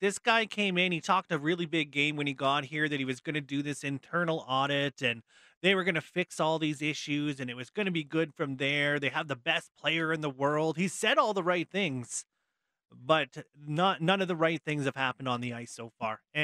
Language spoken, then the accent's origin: English; Camrose, Alberta, Canada; like I grew up in Camrose, right?